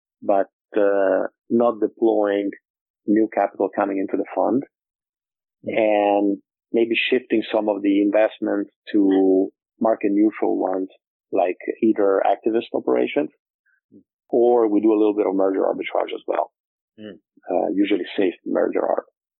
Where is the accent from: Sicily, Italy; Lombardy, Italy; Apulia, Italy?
Lombardy, Italy; Milan; Also because I'm from Milan. So all my friends are from Milan.